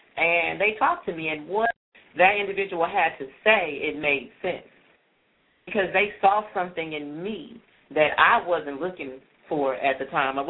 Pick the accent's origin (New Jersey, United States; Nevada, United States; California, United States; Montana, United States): California, United States; Now, growing up, you know, I'm from California. You know, I wasn't close to any historically black colleges there.